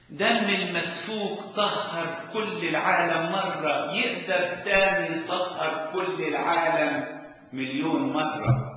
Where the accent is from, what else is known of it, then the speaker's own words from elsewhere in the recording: Asyut Governorate, Egypt; انا اتربيت في الصعيد تبع اسيوط